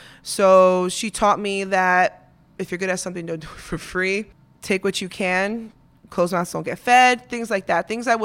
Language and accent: English; Queens, New York, United States; That was in Queens.